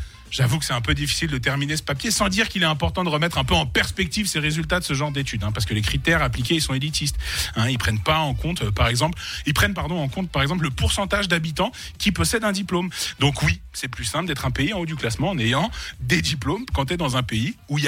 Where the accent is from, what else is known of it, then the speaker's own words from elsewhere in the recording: Switzerland; Et je suis suisse. Ouais. Je vis en Suisse.